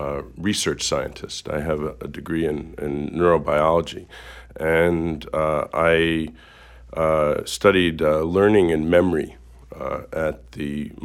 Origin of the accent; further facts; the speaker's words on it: New York, United States; Well, I grew up in the New York area, and I went to medical school and graduate school here in Madison.